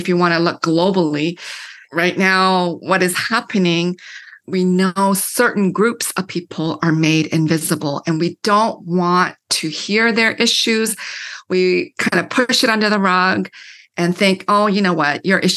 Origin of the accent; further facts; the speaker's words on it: Canada; And I grew up in Canada and we never talked about racism in black and white terms. And then I moved here to start teaching